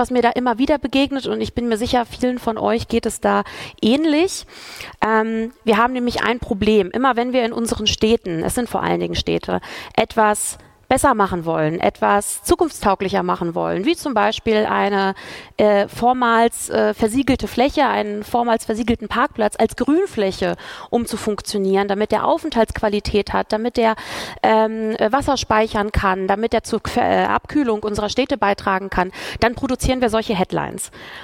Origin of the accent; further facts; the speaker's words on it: Braunschweig, Lower Saxony, Germany; Ich komme aus Braunschweig, das ist ein kleines Stückchen weiter nördlich von hier.